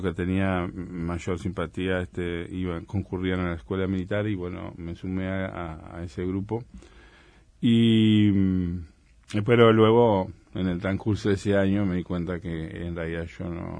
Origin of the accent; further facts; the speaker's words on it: Trinidad, Flores, Uruguay; also born or lived in Soriano; Nací en Soriano, viví, en realidad me ubican más mis orígenes con Flores, con Trinidad. Porque mi familia, siendo yo pequeño, ya se trasladó a residir ahí.